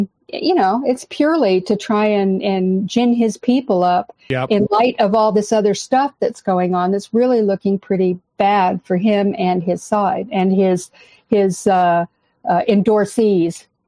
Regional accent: Alaska, United States; Now, I come from Alaska. I went to high school up there, and I still know tons of people up there.

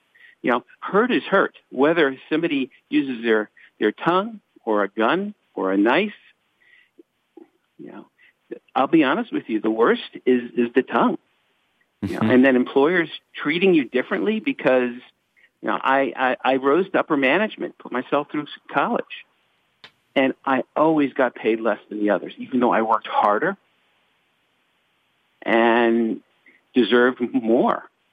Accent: New Jersey, United States; also born or lived in California; My parents are Puerto Rican. I was born in California. Mm-hmm. Raised in New Jersey, and nothing's changed.

